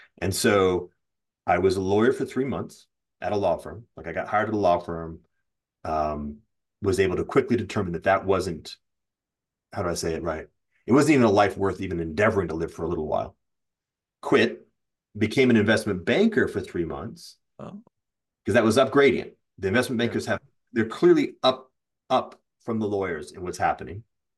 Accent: Texas, United States; now in San Diego, United States; We're culturally Texan. And so we get married young. We ended up moving out to California

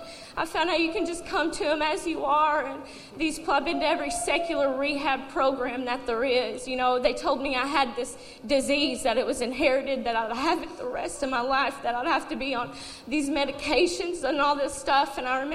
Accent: Tennessee, United States; I'm 24. I'm from Tennessee.

